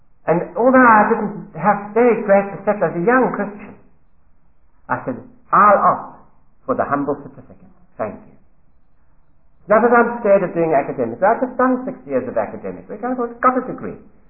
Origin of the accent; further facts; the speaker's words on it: South Africa; now in London, United Kingdom; I came to London from South Africa to know more about church history and about the Bible.